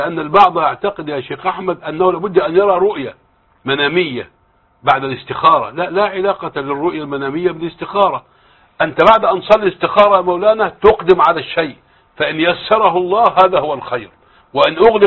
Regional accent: Egypt; فإذا ما تزوج بالثانية وأخذت الزوجة القسيمة وقدمتها للقاضي عندنا في مصر

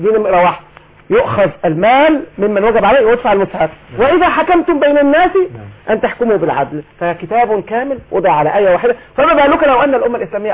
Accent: Tanta, Gharbia, Egypt; عندنا في طنطا مثلا المدخل بتاع كفر الشيخ من طنطا

